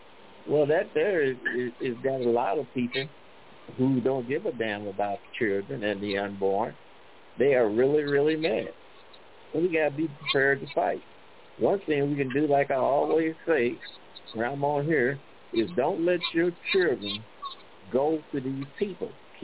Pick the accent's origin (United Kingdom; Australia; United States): United States; Missouri; Yeah, I was born in Missouri.